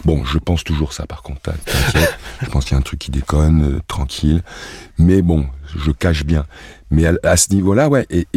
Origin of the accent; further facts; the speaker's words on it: Cameroon; un Sedanais d'origine belge. Mon arrière-grand-mère était belge. Donc je suis né, puis j'ai grandi au Cameroun. Je suis donc entre les deux, café au lait, parfois plus café, parfois plus lait, souvent les deux, parfois ni l'un ni l'autre.